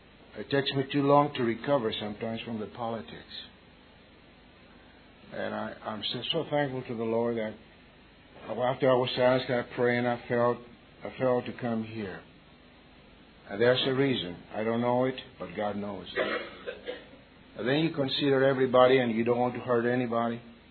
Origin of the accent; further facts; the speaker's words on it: Athens, Attica, Greece; moved away as an adult; now in United States; I was born in Athens, Greece. That's where I finished my college work. And then I went to Southern Cal College in California